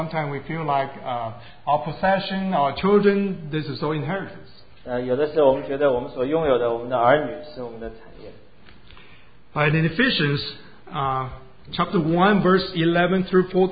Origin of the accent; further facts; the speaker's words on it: China; So many times we are part of, we come from China, we have a very rich heritage.